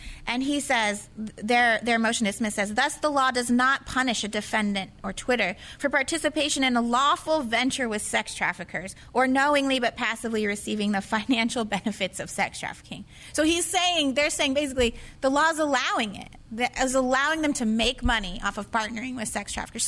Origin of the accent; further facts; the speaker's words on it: Denver, Colorado, United States; I grew up in Denver.